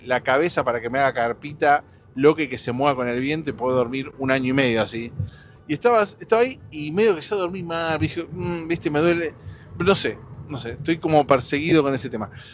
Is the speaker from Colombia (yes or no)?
no; Argentina; moved away; Cuando yo me fui de Argentina hace más de 10 años, no pasaba esto que les voy a contar ahora, y me sorprendí cuando pasó acá desde que llegué